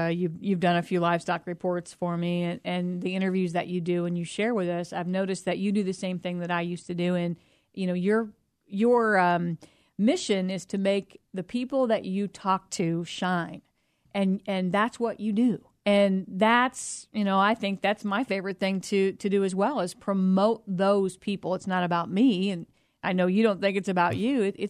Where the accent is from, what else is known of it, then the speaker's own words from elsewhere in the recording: Jerseyville, Illinois, United States; Yeah, well, and I did grow up on a small farm outside of Jerseyville, near the town of Otterville, but rural Jersey County.